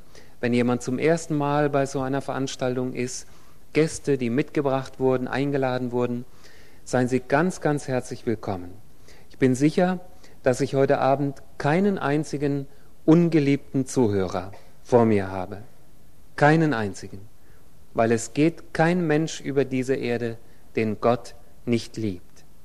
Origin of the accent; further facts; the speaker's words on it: Hesse, Germany; Aber ich bin in der Nähe von Kassel geboren und aufgewachsen, also in Nordhessen, gar nicht so weit weg von hier. Und ich hatte das Vorrecht, ein gläubiges Elternhaus zu haben.